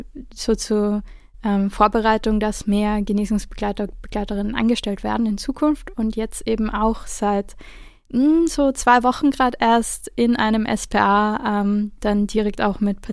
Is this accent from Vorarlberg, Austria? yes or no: no; Vienna, Austria; ich bin 32 Jahre alt, ich bin in Wien geboren und aufgewachsen, ja, manchmal mehr, manchmal weniger gerne in der Großstadt.